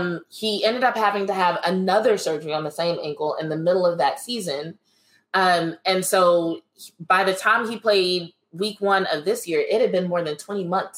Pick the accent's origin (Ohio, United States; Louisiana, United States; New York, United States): Louisiana, United States; Lake Charles; I grew up in Lake Charles, Louisiana.